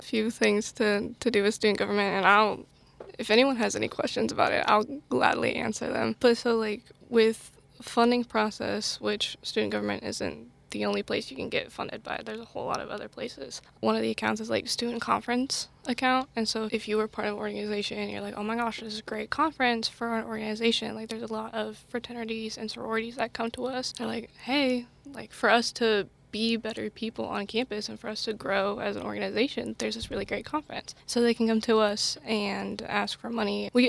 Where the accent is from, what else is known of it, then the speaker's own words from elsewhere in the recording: Kansas City, Missouri, United States; I'm actually from the Kansas City area, which is about 5.5 hours away.